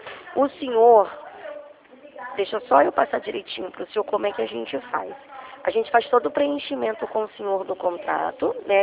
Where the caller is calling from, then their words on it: Rio de Janeiro, Brazil; eu sou aqui da Presidente Vargas do Centro do Rio de Janeiro